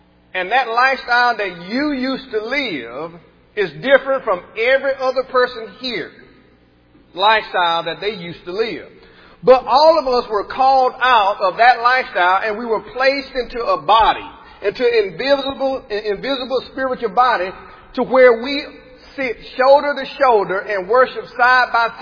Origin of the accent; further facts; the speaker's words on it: Franklin, Alabama, United States; Like where I grew up back in Franklin, Alabama, we only had one church there.